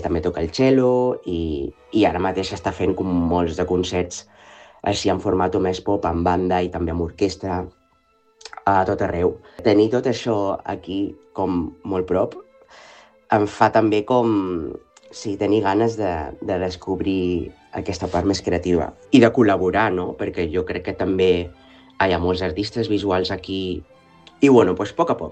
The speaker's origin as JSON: {"language": "Catalan", "town": "Ibiza", "region": "Balearic Islands", "country": "Spain", "said": "quan els dic que som d'Eivissa, diuen... És un clàssic."}